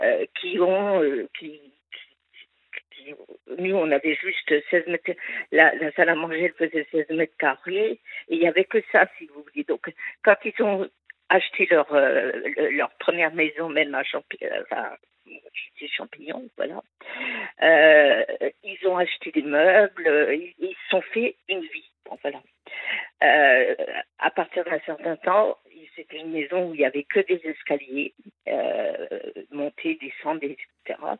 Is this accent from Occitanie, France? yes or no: no; Grand Est, France; moved away; Je suis revenue dans ma région où je suis née. J'ai acheté un appartement. Je suis de la Marne.